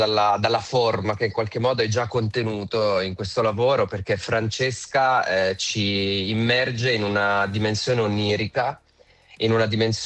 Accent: Ticino, Switzerland; Io, guarda, sono svizzero-tedesco, ma cresciuto in Ticino, quindi sono un ticinese, ma che parla un po' lo svizzero-tedesco.

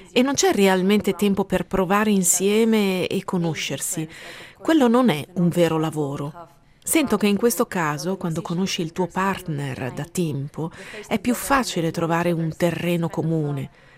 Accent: Spain; now in Vienna, Austria; Trovo molto stimolante suonare in Spagna, che è il mio paese d'origine, ma anche a Vienna, la città dove vivo attualmente.

